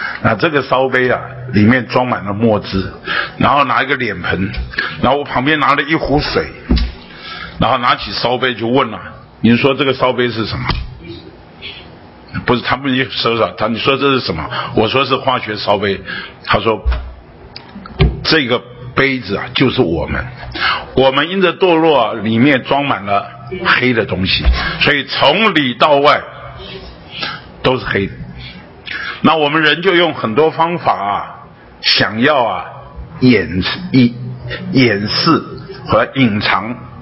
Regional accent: Taipei, Taiwan; 那我是在台北生长长大的，她是本省人，我父母亲是经过战乱了，从大陆对岸逃过来，逃难经过战乱

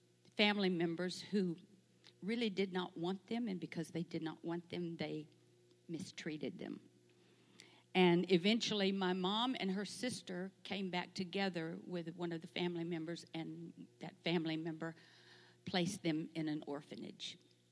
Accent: St. Paul, Minnesota, United States; born there; And 15 months later, I was born in St. Paul, Minnesota.

